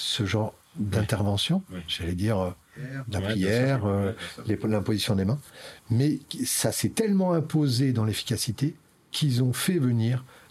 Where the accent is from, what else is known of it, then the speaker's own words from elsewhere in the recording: Toulouse, Occitanie, France; parce que je suis toulousain.